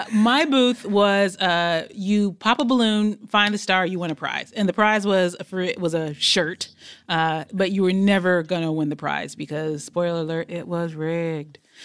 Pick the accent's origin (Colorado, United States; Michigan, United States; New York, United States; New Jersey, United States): Michigan, United States; Detroit; I'm from Detroit.